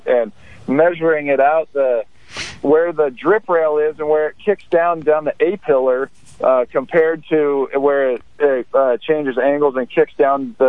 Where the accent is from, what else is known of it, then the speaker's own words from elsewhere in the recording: Santa Cruz, California, United States; also born or lived in Scotland / Los Angeles / Wyoming; Yeah, I grew up in Santa Cruz, California, and then I was a couple years over in Scotland, and then a couple years down in L.A. and Wyoming, and back to the Central Coast.